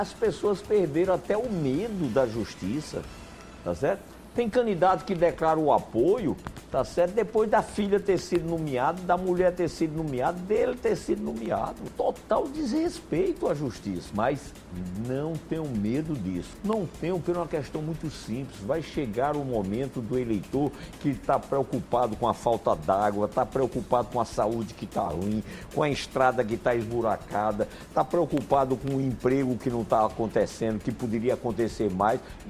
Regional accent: Paraíba, Brazil; porque fui prefeito de João Pessoa. Eu sou paraibano. Eu quero dar minha contribuição à Paraíba.

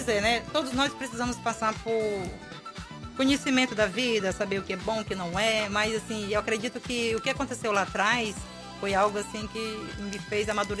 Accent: Pará, Brazil; Eu sou filha de baiana, sou paraense e hoje uma mulher cristã.

